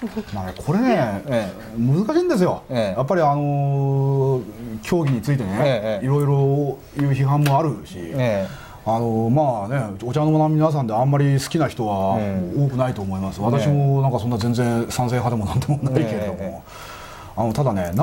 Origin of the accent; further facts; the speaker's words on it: Kumamoto, Japan; moved away; 私も熊本から出てきてね、ね寂しくてね、今も、ね、一人で寂しく暮らしているけれども、